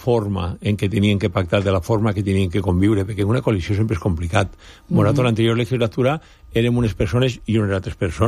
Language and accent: Catalan; Altea, Valencian Community, Spain; ens hem agraït al meu poble, vull dir, que el poble d'Altea ja ha cregut en el nostre projecte